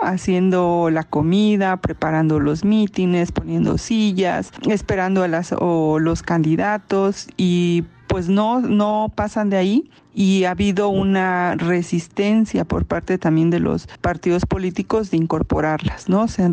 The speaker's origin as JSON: {"language": "Spanish", "town": "Tlacolula de Matamoros", "region": "Oaxaca", "country": "Mexico", "said": "soy zapoteca de Tlacolula de Matamoros"}